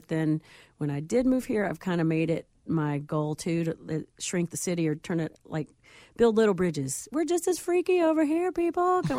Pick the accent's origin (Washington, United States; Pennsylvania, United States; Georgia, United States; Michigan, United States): Georgia, United States; Atlanta; now in Chicago, United States; I mean, I'm from Atlanta, and I do love Cabbage Town, but when I first moved up here and I was homesick